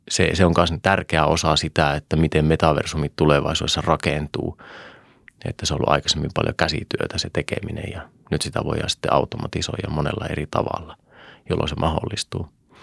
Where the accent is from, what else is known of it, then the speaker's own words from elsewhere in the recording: Raahe, North Ostrobothnia, Finland; mä itse kotoisin Raahesta.